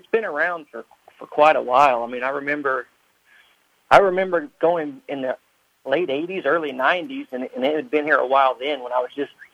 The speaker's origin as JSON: {"language": "English", "region": "Oklahoma", "country": "United States", "tie": "born or raised there", "said": "I was born and raised in Northeast Oklahoma, so I've been at Will Rogers all my life."}